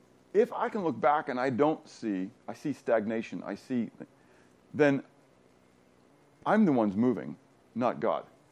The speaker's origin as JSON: {"language": "English", "town": "Pittsburgh", "region": "Pennsylvania", "country": "United States", "tie": "born or raised there", "said": "I grew up in Pittsburgh, but I never ice skated."}